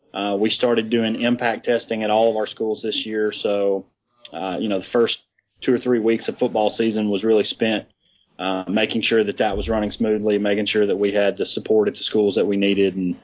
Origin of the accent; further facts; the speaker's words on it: the South, United States; Obviously, I'm from the South, and I've visited around.